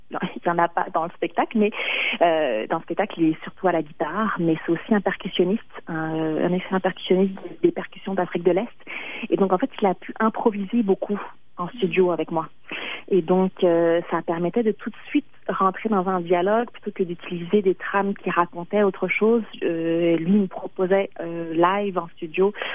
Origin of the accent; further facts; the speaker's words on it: France; also born or lived in Mexico; now in Canada; je suis née au Mexique, mais j'ai grandi en France et là, ça fait plus de 10 ans que je suis au Québec. C'est que déjà, culturellement, c'est assez mélangé.